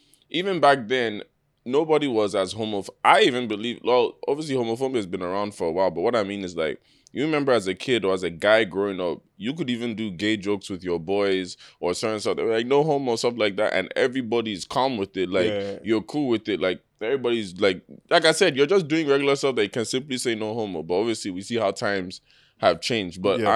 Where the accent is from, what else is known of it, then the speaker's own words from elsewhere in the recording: Atlanta, Georgia, United States; So like, I grew up in the South in Atlanta.